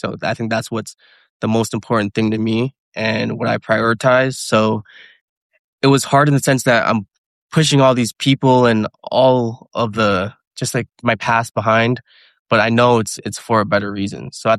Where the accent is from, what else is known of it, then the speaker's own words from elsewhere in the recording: Canada; you know, as a Canadian especially, you don't have too much time.